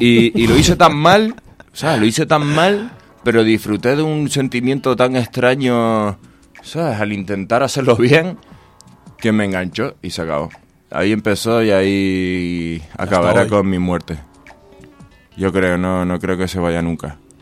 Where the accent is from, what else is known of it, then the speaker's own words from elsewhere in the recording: Canary Islands, Spain; nosotros, como te decía antes, somos canarios